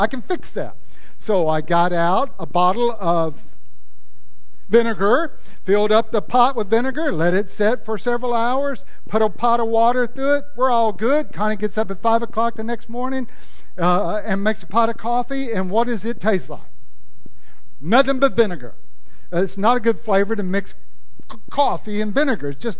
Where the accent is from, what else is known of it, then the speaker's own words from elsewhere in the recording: Louisiana, United States; When I was growing up in Louisiana, revival happened in April.